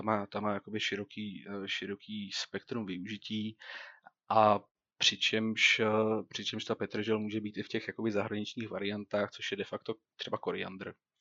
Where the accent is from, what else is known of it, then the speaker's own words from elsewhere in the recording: Plzeň, Plzeň Region, Czechia; protože my jsme z Plzně a k nám se sem třeba moc nevozí produkce z Polska